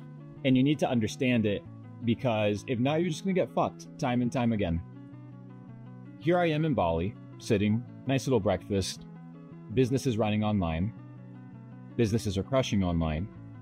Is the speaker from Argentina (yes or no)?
yes; Argentina; moved away; But I come from Argentina, $200 in a motherfucking suitcase, and here I am today.